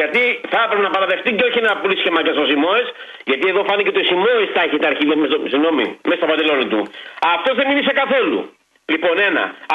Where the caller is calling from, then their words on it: Nikaia, Attica, Greece; είμαι από την Νίκαια.